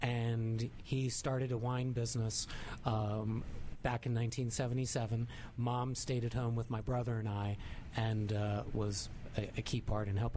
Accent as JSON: {"language": "English", "town": "Washington", "region": "District of Columbia", "country": "United States", "tie": "born there", "said": "Born in Washington, D.C., family's from Santiago, Chile."}